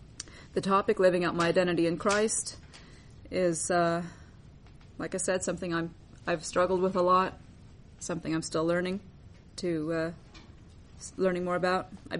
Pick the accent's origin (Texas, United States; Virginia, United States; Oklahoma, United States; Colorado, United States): Oklahoma, United States; I'm from Oklahoma.